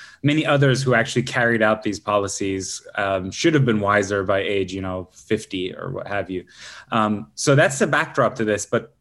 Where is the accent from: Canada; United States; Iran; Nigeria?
Iran; I come from Iran. Obviously, I deplore the conditions back home.